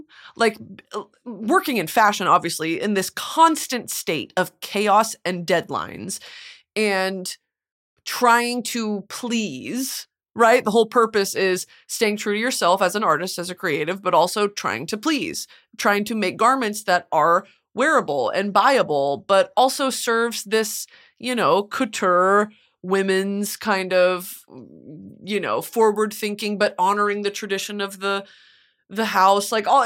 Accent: Texas, United States; especially like I'm from Texas living in the South. That area would not be inhabitable.

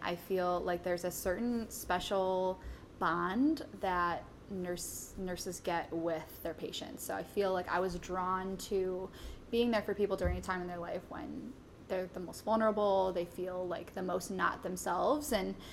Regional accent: Cleveland, Ohio, United States; Grew up, born and raised in Cleveland.

